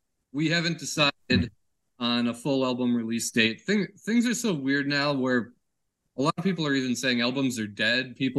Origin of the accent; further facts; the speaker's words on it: Buffalo, New York, United States; I'm from Buffalo originally